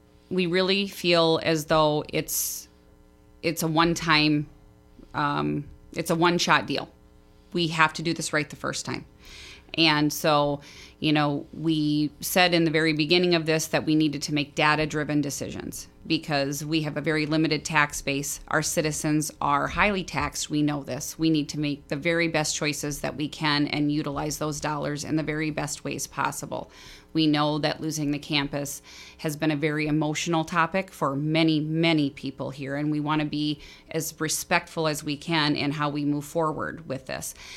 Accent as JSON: {"language": "English", "town": "Hayfield", "region": "Minnesota", "country": "United States", "tie": "born or raised there", "also_born_or_lived": "Albert Lea, Minnesota / Paris / Bahrain / India", "said": "So I'm originally from Albert Lea, Minnesota. I grew up in Hayfield, Minnesota, if you can believe it, a town of 2,000 people. So I'm used to small town USA."}